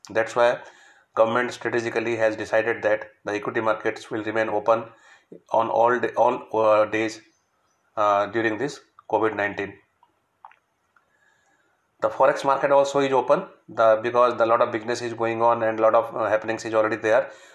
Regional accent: Noida, Uttar Pradesh, India; from Noida

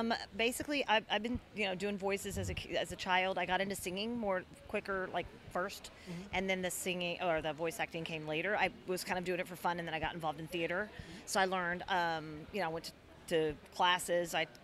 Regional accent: Memphis, Tennessee, United States; moved away; I am a Tennessee girl. I'm originally from Memphis. So this is my first appearance in Tennessee in almost a year.

